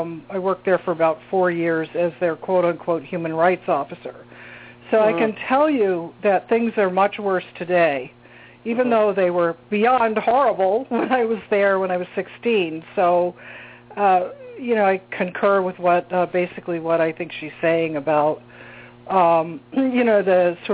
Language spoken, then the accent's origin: English; Cambridge, Massachusetts, United States; I'm from Cambridge, Mass. So I'm 66, and I was 16 when I was hospitalized